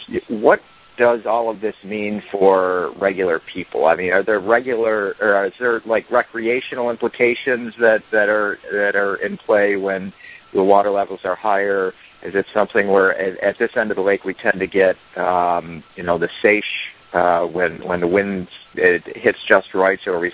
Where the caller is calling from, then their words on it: Buffalo, New York, United States; I'm calling from Buffalo, New York, from Buffalo News